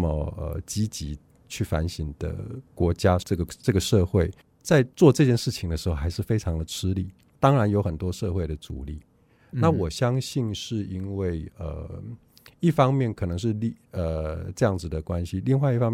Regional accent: Taiwan; 就作为台湾人其实我们对这些故事距离还蛮遥远的

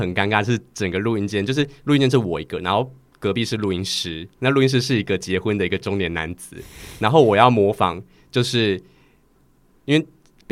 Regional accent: Taiwan; 是我觉得它很贴近我们台湾人的日常生活

